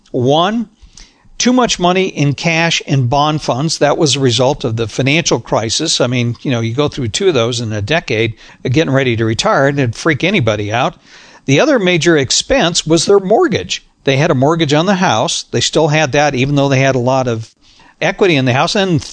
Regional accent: Arizona, United States; I grew up in Arizona, so I understand this and I have family.

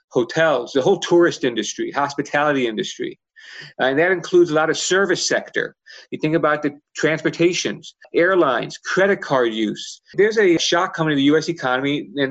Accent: Chicago, Illinois, United States; You know, I grew up in Chicago

